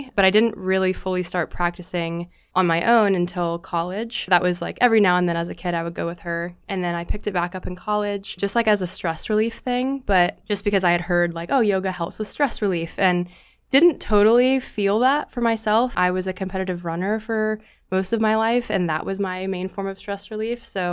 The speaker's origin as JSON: {"language": "English", "region": "Mississippi", "country": "United States", "said": "I'm from Mississippi, so this little tiny community center in Mississippi, I've used some of those same practices in my own teaching now."}